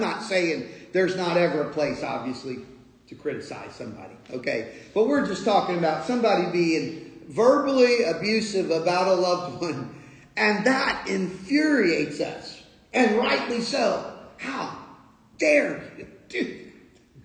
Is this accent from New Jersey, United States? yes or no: yes; New Jersey, United States; we're Americans from South Jersey.